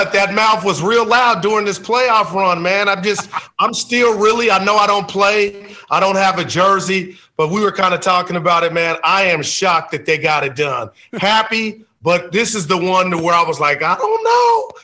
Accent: Union City, California, United States; We call it the Yune, but it's Union City, California. And it's right in Hayward and Fremont.

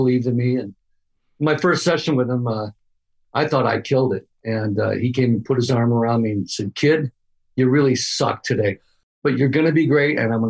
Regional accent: Lansing, Michigan, United States; No, Michigan. I grew up in Lansing, Michigan.

